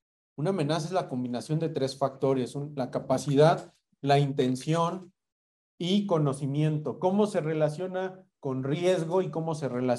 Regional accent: Mexico City, Mexico; Entonces, no soy de Guadalajara, me han contado. Yo soy de la Ciudad de México.

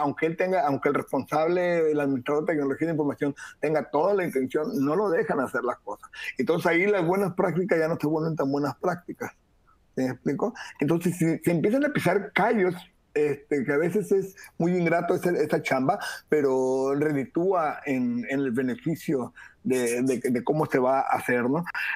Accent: Mexico; así somos los mexicanos, ¿no?

